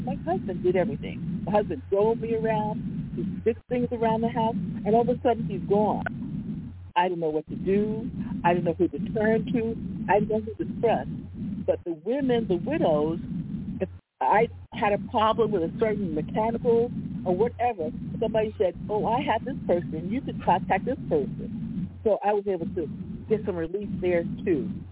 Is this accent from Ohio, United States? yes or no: no; New Jersey, United States; I came from New Jersey. I came from an area where there's a street of black people. We had 10 black families in the whole town, mostly white.